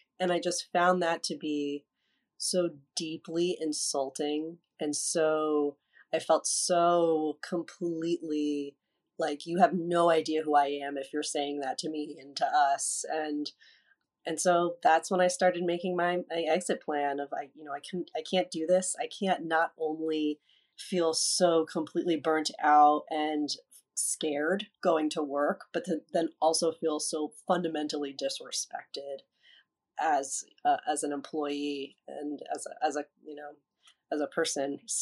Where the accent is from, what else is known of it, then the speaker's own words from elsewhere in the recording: New Jersey, United States; and I'm from New Jersey, did my training in New York